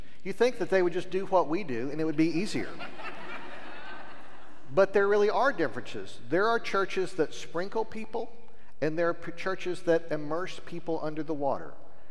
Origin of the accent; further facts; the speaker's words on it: Lubbock, Texas, United States; when I was growing up, the church where I grew up in Lubbock